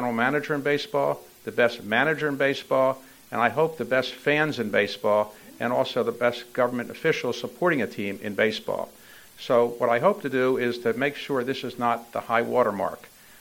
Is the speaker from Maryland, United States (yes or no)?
yes; Baltimore, Maryland, United States; I grew up in Baltimore. I got a great public school education at Baltimore City College, and at other schools, Pimlico Junior High School, Falstaff Elementary.